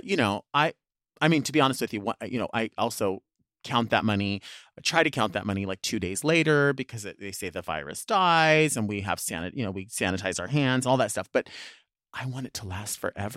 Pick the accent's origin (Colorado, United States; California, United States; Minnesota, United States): California, United States; Long Beach; born or raised there